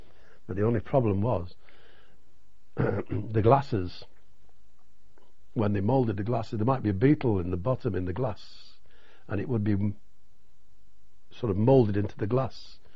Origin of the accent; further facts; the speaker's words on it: United Kingdom; we're British